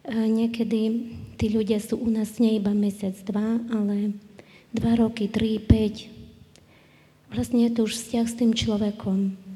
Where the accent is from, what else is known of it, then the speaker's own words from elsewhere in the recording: Bratislava, Bratislava Region, Slovakia; a sme vlastne z Bratislavy.